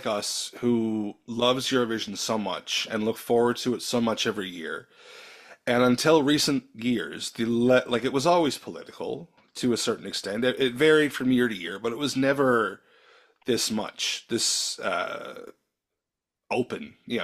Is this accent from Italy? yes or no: no; Canada; I mean, again, being Canadian, I'm not involved. This doesn't affect my broadcast or my country.